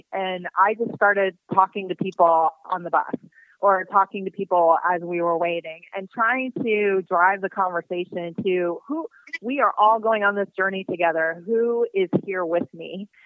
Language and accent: English; Midwest, United States; And I'm from the Midwest, and I was like, I want to run counter to that popular way of being in this town.